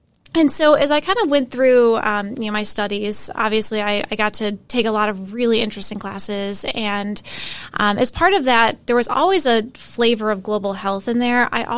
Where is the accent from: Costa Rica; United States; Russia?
United States; Arlington Heights, Illinois; I grew up in Chicago, Illinois, well, technically one of the suburbs, Arlington Heights